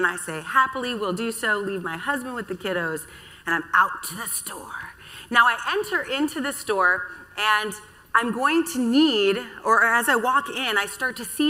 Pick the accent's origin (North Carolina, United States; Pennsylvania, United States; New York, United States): New York, United States; Manhattan; And I'm from Manhattan. I was born there, right?